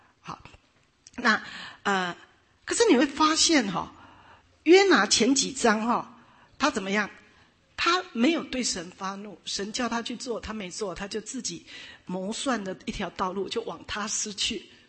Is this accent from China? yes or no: yes; China; 这 我们中国人的头脑没有办法通过